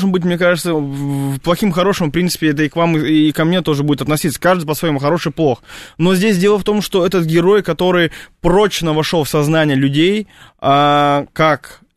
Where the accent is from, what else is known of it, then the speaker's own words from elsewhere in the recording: Moscow, Russia; я вырос в Москве, я здесь нахожусь 8 лет.